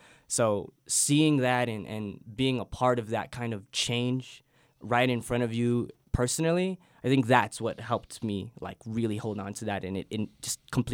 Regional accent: Guam; growing up in Guam, you're so far away from everything, right? And when you leave the island and you start to experience these new poets and new stories and new voices

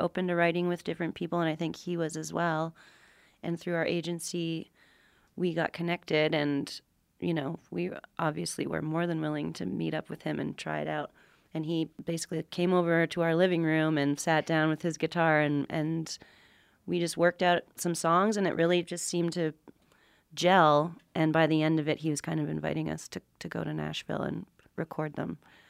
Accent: Canada; As a Canadian girl, it was very, very cool to be working there

